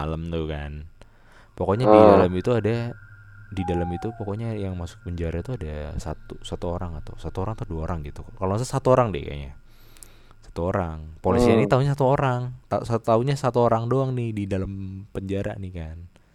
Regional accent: Pemalang, Central Java, Indonesia; kayak kalau di kota gue di Pemalang. Itu tuh angker itu bukan rumah angker gitu, tapi penjara.

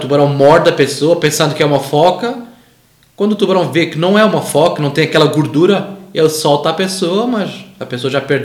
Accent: Lisbon, Portugal; Eu sou português e eu sou de uma cidade bem pequena do lado de Lisboa, que é muito famosa pelas touradas, pelos negócios com o boi.

